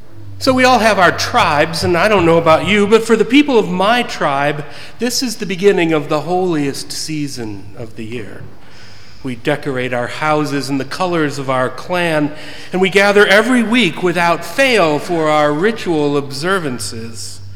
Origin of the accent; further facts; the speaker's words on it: Ann Arbor, Michigan, United States; I grew up in Ann Arbor, about 3 miles from the stadium on the other side of town.